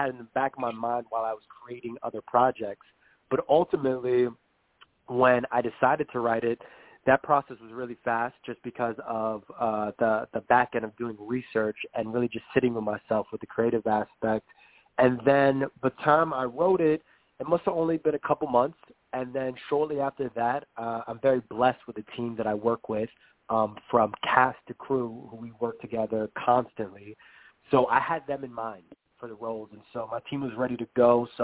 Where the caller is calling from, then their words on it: Brooklyn, New York, United States; I'm coming from Brooklyn.